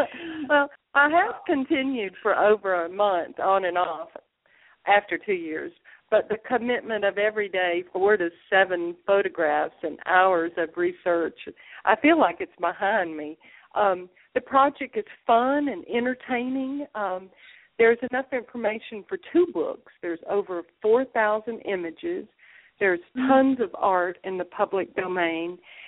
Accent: Atlanta, Georgia, United States; My hometown city of Atlanta is third on the list

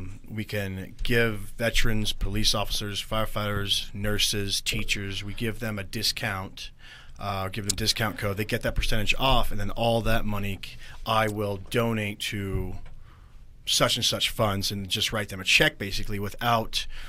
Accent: Boise, Idaho, United States; But especially, you know, growing up in Boise and being from here, I'm definitely going to stay local.

